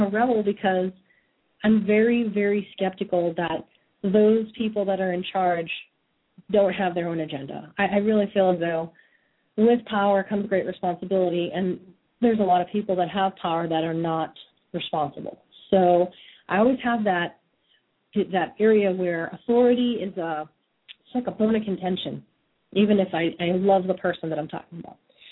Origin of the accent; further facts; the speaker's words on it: Massachusetts, United States; You know, I'm from Massachusetts, and I decided that I'm going to ask this question.